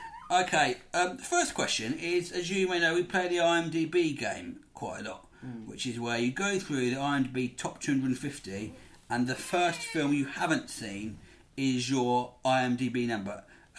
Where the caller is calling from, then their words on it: Wales, United Kingdom; I'm from South Wales.